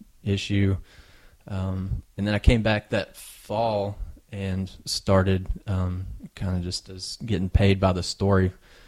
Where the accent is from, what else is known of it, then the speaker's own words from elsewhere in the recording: Sparkman, Arkansas, United States; I think I can count on one hand the number of people up here that know where Sparkman, Arkansas is, but it's in the south central part of the state. Sparkman's a little bitty town.